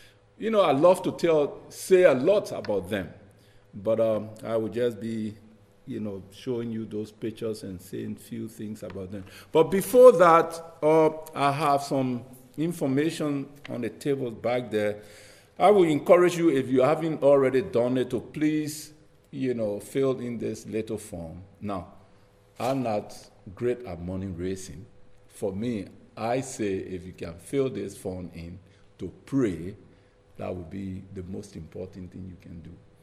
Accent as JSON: {"language": "English", "country": "Liberia", "moved": "yes", "lives_now": "United Kingdom", "said": "I'm Liberian. I come from Liberia, not Nigeria. I come from Liberia, and God brought me in this country many years ago during the civil unrest in Liberia. And ever since I've been here, do I go back and forth in Liberia."}